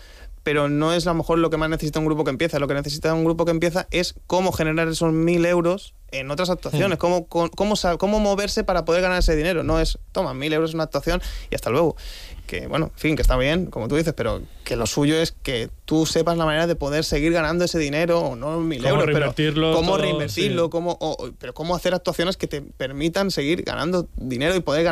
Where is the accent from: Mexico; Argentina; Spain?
Spain; Palma, Balearic Islands; moved away; Somos de Palma, decirlo con orgullo